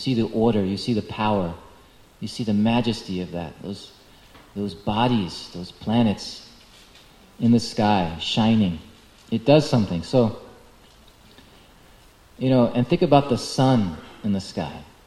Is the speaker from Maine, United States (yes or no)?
no; New York, United States; now in Alachua, United States; I'm from New York, New Jersey. I never see stars in the sky.